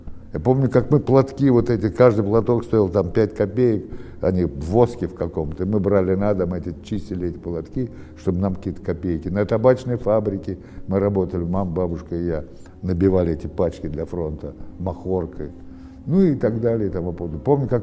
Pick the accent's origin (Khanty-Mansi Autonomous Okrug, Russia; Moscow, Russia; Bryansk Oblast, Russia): Moscow, Russia; Я из Москвы маленьким мальчиком, мне было 5, 5:30, вместе с мамой и с бабушкой был эвакуирован в Тбилиси на родину отца.